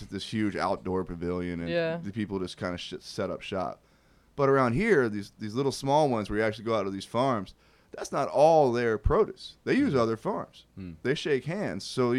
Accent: the South, United States; Carolina, Georgia. Oh, yeah. I claim Carolina mostly.

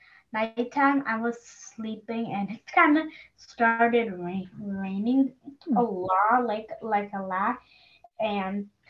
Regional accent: Hudson, New York, United States; I'm eight years old, and I'm also from Hudson.

